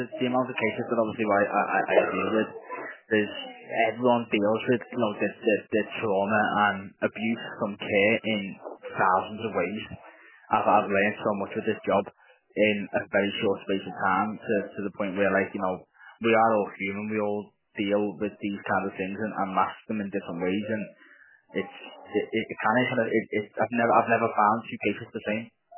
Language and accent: English; Liverpool, North West England, United Kingdom; I'm from Liverpool, yeah, so I know of course.